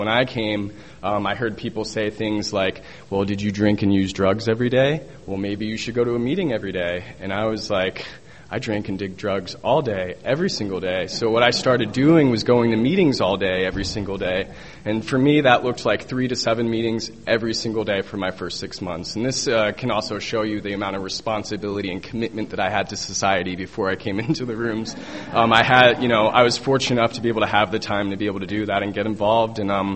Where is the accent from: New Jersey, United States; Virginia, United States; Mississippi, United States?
Virginia, United States; moved away; I'm originally from Virginia. I moved here to get away from Virginia, and after being on federal probation